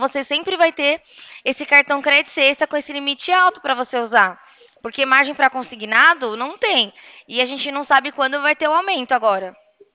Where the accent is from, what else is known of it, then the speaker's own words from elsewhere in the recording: Atibaia, São Paulo, Brazil; Porque eu sou daqui de Atibaia. Eu moro no interior de São Paulo.